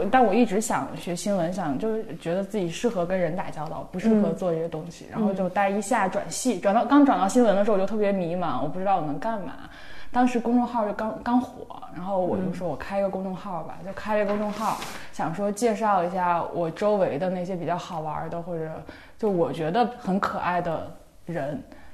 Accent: northern China, China; 因为他爸妈都是东北人，然后就我们都是北方人

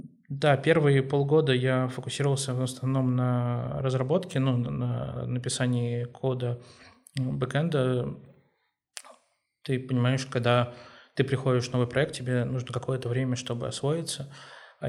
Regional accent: Saint Petersburg, Russia; Я коренной петербуржец.

